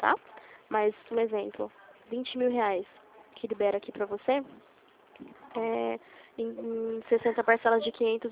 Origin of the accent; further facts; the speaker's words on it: Limeira, São Paulo, Brazil; Sou de Limeira.